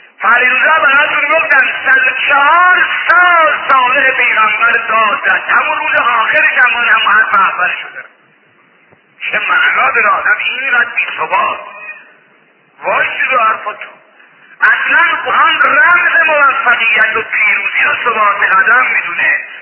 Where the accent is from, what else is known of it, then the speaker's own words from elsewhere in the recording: Mashhad, Razavi Khorasan, Iran; من بچه مشهدم، بچه اینجا